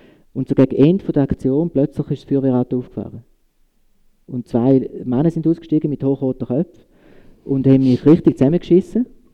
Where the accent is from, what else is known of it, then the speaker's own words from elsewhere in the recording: Switzerland; Weil ich glaube, das ist auch ein Reflex als Schweizer.